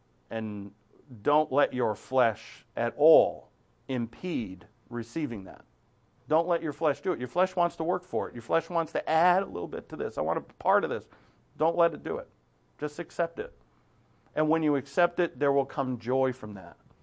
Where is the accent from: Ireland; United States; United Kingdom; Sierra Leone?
Ireland; I say sack of potatoes because we're Irish